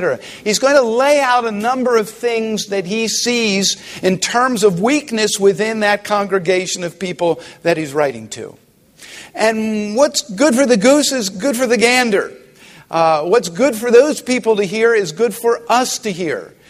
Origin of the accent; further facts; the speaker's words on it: Philadelphia, Pennsylvania, United States; I'm from Philadelphia, the city of brotherly love.